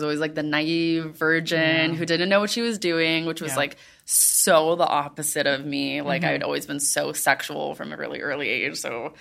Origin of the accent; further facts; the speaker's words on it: Miami, Florida, United States; like, I grew up in Miami